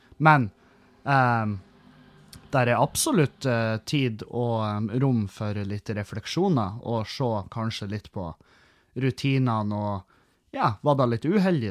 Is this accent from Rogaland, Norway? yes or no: no; Halsa, Trøndelag, Norway; det var jo mye folk fra Halsa, heimbygda mi, og det er jo over fjorden